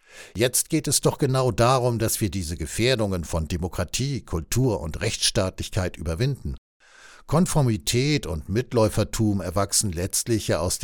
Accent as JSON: {"language": "German", "country": "Germany", "moved": "yes", "lives_now": "Austria", "said": "Als ich nach Österreich zog, habe ich immer gesagt, seid mir nicht böse, ich bin ein Piefke, ich sag's direkt."}